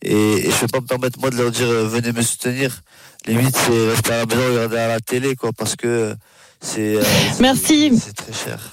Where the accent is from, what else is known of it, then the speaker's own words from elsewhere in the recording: France; porter toute une délégation à Paris, ici chez nous en France